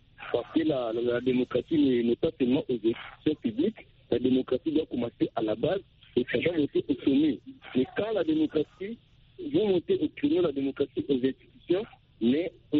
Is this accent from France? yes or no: no; DR Congo; chez nous au Congo, particulièrement au Congo.